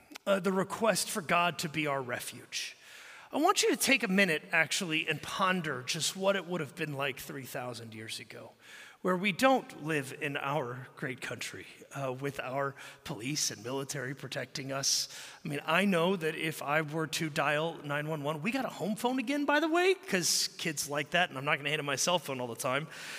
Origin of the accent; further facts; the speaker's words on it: Texas, United States; And yet, listen, I'm a Texan.